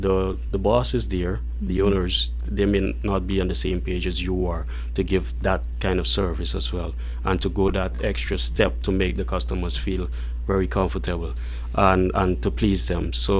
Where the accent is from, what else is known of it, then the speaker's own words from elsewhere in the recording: Guyana; now in Sint Maarten; I'm actually from Guyana, and I moved to St. Martin 10 years ago.